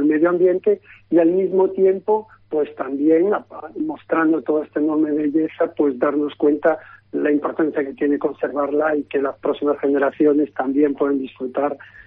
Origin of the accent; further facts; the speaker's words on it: Galicia, Spain; yo siendo gallego, siendo de aquí